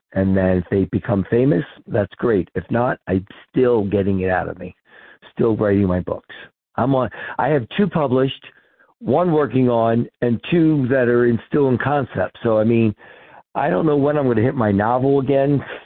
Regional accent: Levittown, Pennsylvania, United States; Right outside of Philadelphia, a place called Levittown. Now, we're right there on the border of the Delaware River.

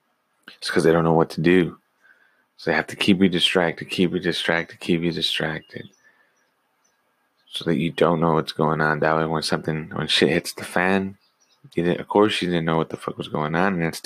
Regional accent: United States; I know I'm American.

